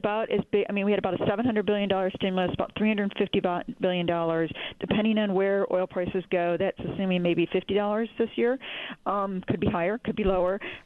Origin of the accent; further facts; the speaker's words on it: Detroit, Michigan, United States; I'm always someone who, since I've lived through, I grew up in Detroit, so, you know, I've lived through a lot of bad economic times.